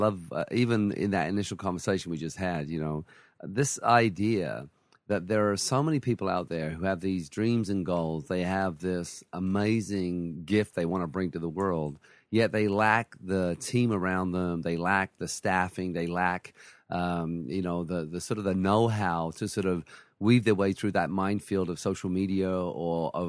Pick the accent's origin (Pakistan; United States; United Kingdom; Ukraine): United Kingdom; now in Canada; I'm from Britain originally. So our children grew up in Canada.